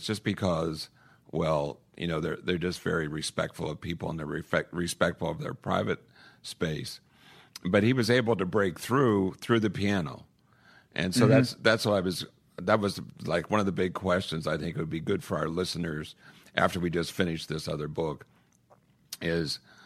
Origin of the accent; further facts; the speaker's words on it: United States; no one would want to talk to me anyway because I'm American